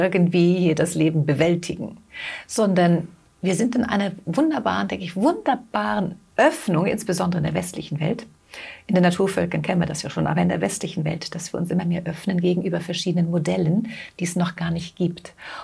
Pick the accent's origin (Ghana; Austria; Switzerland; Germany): Switzerland; ja, das gibt es ja sogar schon jetzt bei uns in der Schweiz, sind wir mit dem Thema Partnerschaften auf einem sehr, sehr guten Weg.